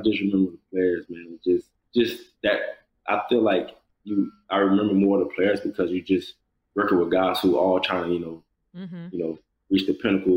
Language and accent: English; Miami, Florida, United States; You know, I grew up in Miami, and you know, I just had a whole bunch of stuff going on around me